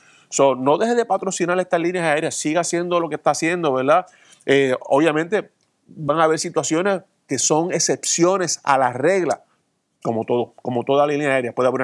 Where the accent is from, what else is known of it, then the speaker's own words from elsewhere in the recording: Puerto Rico; Son los socios de Puerto Rico y nosotros como boricua, ¿verdad?